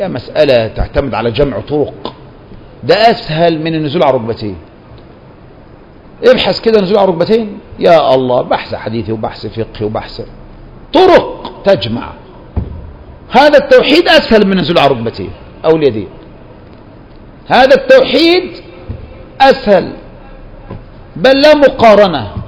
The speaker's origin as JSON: {"language": "Arabic", "region": "Upper Egypt", "country": "Egypt", "said": "في إحنا عندنا في الصعيد الصعيدة دول"}